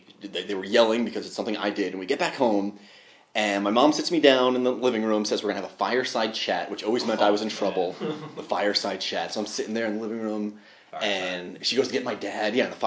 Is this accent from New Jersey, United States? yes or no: yes; Elizabeth, New Jersey, United States; I grew up in Elizabeth, so it's a pretty urban district right near Newark, New Jersey.